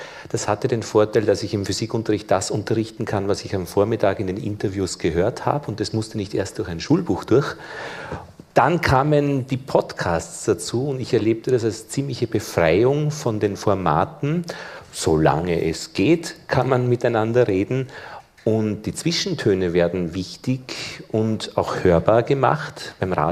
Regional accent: Vienna, Austria; ich komme aus Wien

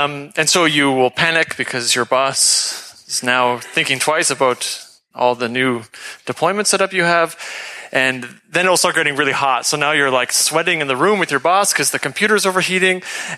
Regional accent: Canada; You can read this, but I'm living here from Canada now.

